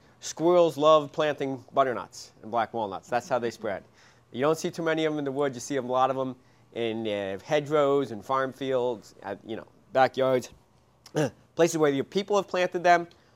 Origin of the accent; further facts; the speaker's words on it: Albany, New York, United States; I grew up in Albany, and I knew about this butternut grove just that's back when Albany was farmland, right on the outskirts of the city.